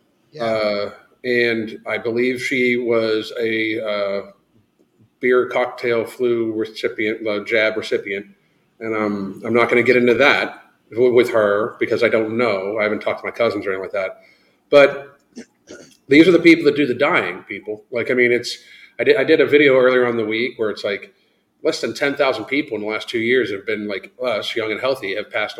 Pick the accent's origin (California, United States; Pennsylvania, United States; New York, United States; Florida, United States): Pennsylvania, United States; Man, I grew up in Western Pennsylvania. Yeah, Southwest Pennsylvania, but Pittsburgh, they'll tailgate any motherfucking thing.